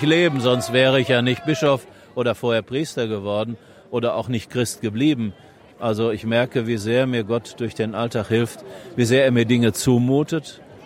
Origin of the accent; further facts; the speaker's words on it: North Rhine-Westphalia, Germany; Und wir kommen ja aus Westfalen, da muss man fast die Leute anspringen und schütteln, dass sie reagieren.